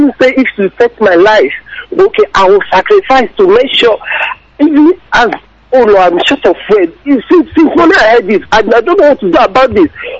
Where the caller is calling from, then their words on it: Aba, Abia, Nigeria; I'm calling from Aba, Abia State in Biafra land.